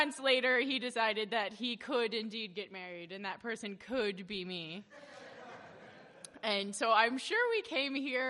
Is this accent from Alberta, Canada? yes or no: yes; Grande Prairie, Alberta, Canada; So I grew up in Grand Prairie, Alberta, which is, you know, as we know, it's Alberta's really real Canada compared to Ontario.